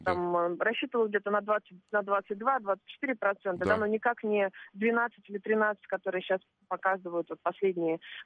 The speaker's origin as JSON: {"language": "Russian", "region": "Moscow", "country": "Russia", "said": "Все прекрасно понимают, что я из Москвы."}